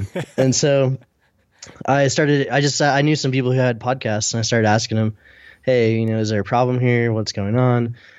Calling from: Salt Lake City, Utah, United States; I'm in Salt Lake City, Utah.

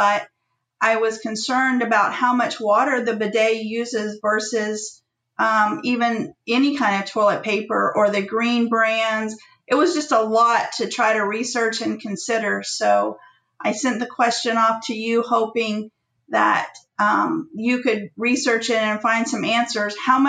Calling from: Port St. Lucie, Florida, United States; I'm calling from Port St. Lucie, Florida.

